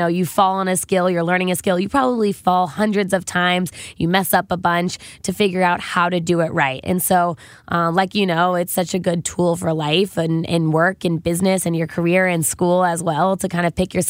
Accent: Indianapolis, Indiana, United States; I'm from Indianapolis, so I think it's also a good sports city, and they're a little underrated.

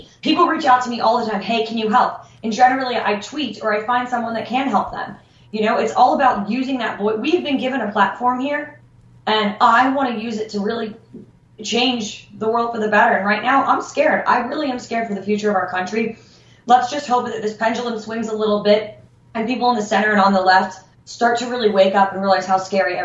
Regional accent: Pennsylvania, United States; You know, I'm from Western Pennsylvania, from a very blue-collar family

